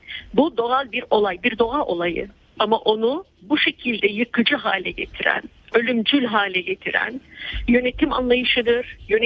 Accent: Hatay, Turkey; ancak duyarlı bir Hataylı olarak, Hatay tarihini çok yakından bilen bir arkadaşımız olarak

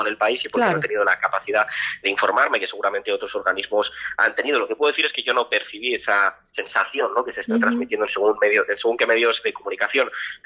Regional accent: Spain; yo, siendo un ciudadano español que no tenía ninguna relación con Cuba, ya lo sufrí.

